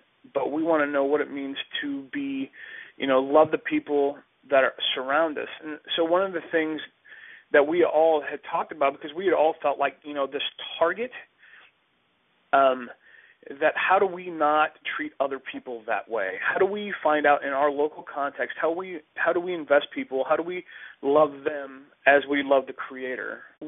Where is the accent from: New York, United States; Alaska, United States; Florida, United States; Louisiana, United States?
Alaska, United States; Anchorage; I grew up Southern Baptist in Anchorage, Alaska, and I had a pretty bad identity crisis.